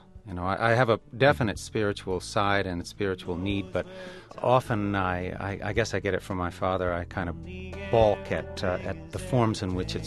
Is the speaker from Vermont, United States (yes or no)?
no; Chapel Hill, North Carolina, United States; And we felt that, too, growing up in North Carolina and Chapel Hill, that Chapel Hill was sort of an island.